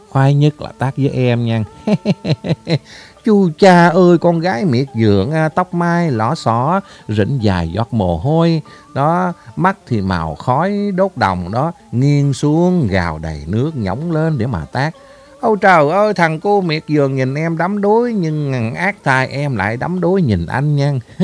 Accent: Mekong Delta, Vietnam; Miền Tây quê mình đường thủy nối liền từ tỉnh về đến quận, xã rồi lan tỏ ra các ấp nhang.

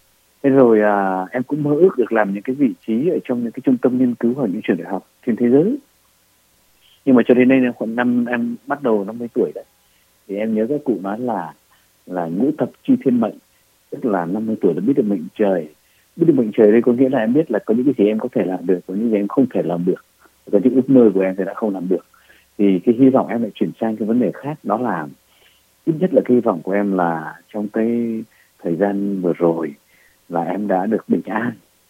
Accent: Northern Vietnam, Vietnam; now in Ho Chi Minh City, Vietnam; Mặc dù em thì sinh ra lớn lên ở miền Bắc, nhưng mà em vẫn cho rằng là em yêu Sài Gòn hơn, và em tự nhận em là người Sài Gòn.

